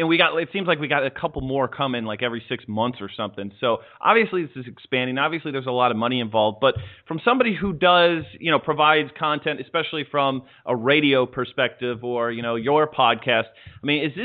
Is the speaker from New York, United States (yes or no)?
no; Chicago, Illinois, United States; I mean, I'm from Chicago. Oh, I grew up in the northwest suburbs